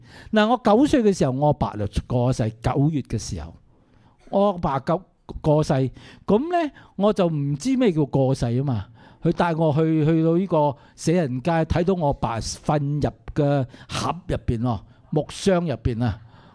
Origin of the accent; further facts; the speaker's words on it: Guangdong, China; 請問我們廣府人喜不喜歡去那些地方啊？